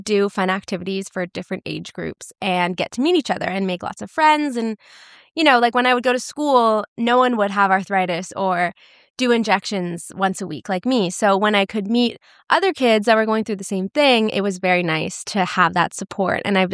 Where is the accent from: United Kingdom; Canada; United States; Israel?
Canada; Vancouver, British Columbia; I'm from Vancouver, so I would go to the ones in Vancouver.